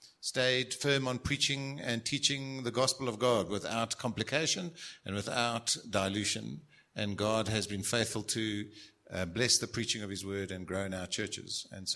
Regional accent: Cape Town, Western Cape, South Africa; I grew up in Cape Town in Sea Point

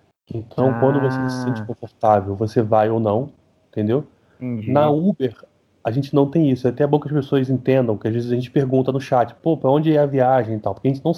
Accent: Rio de Janeiro, Brazil; eu sou nascido e criado em Realengo, eu moro na Praça Seca, já morei em Oswaldo Cruz, já morei na Sulacap, conheço o Jacarepaguá todo, trabalhei muito tempo no centro

